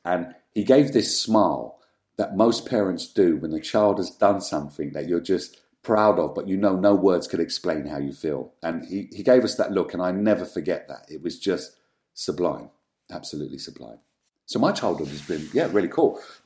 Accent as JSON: {"language": "English", "region": "London", "country": "United Kingdom", "tie": "born or raised there", "said": "I was born and bred in Hackney, and grew up with my mum and my brother on a council estate in Stoke Newington stroke Clapton. It was on Caesnuff Road. It was right between the two."}